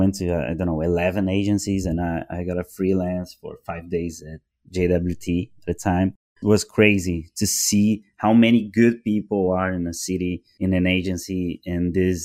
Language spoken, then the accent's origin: English; Brazil; in my hometown, it's very meat because it's close to Argentina, so the meat culture